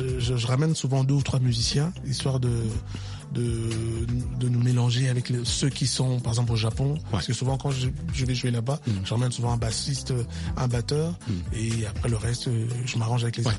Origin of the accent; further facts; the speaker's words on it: DR Congo; first language Lingala; French is a second language; il faut dire également la langue japonaise est un tout petit peu similaire à la langue notre langue maternelle locale le lingala